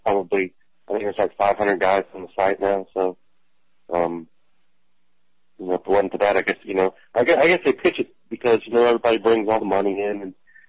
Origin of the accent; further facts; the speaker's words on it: Florida, United States; I'm working with them. I'm normally from Florida.